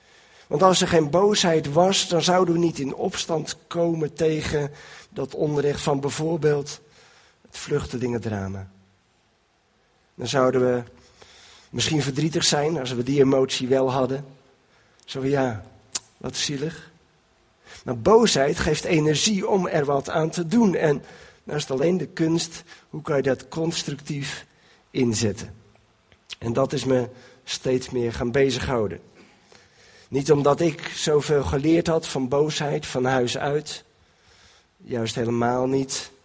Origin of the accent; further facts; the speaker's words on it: Katwijk, South Holland, Netherlands; born there; Ik ben in Katwijk geboren, bijna 62 jaar geleden.